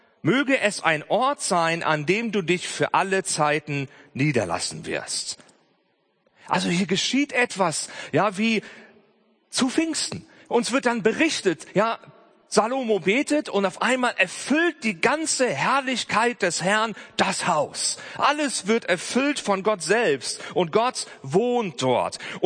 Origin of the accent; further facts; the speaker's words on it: Germany; Ich meine, wir sind Deutsche und wir reisen gerne.